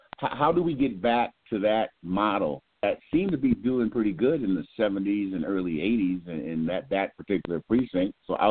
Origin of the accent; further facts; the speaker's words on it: Minneapolis, Minnesota, United States; I grew up on 37th in Portland. My mom had a business there, a house there, and it's within the 5th precinct.